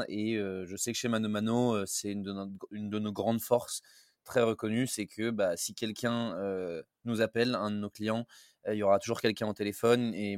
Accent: Lille, Hauts-de-France, France; Un deuxième ch'ti du coup … j'ai 26 ans, je viens de Lille aussi

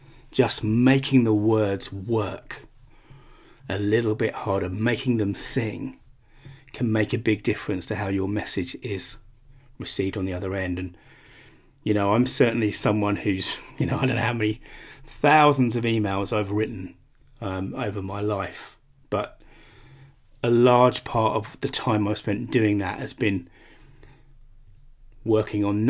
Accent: United Kingdom; Obviously, I'm a Brit. I'm not really particularly clear on how the law works in the US

